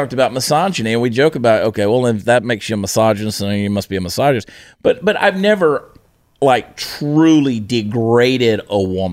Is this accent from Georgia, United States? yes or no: yes; Georgia, United States; I grew up in Georgia, and I've never known a Klan member.